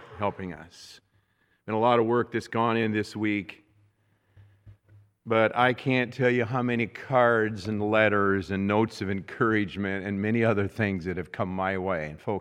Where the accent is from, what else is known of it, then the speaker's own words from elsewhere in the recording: Washington, United States; also born or lived in Rockford, Illinois; My earliest memories were in the state of Washington when I moved from Rockford, Illinois, where I was born.